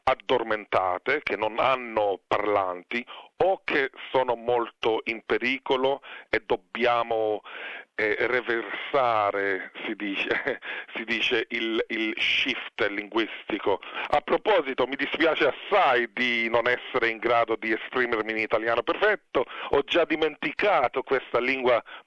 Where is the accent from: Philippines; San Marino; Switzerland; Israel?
Israel; born there; Italian is a second language; also born or lived in Duino, Italy; per cui io sono nato in Israele e purtroppo mia mamma non parlava l'italiano, allora non è che parlavamo l'italiano a casa, ma all'età di 16 anni sono andato a Duino, vicino a Trieste